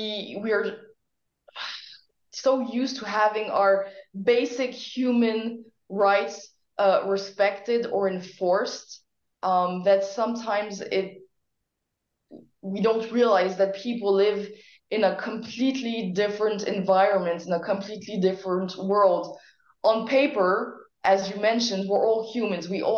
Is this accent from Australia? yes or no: no; Switzerland; English is a second language; I am from Switzerland.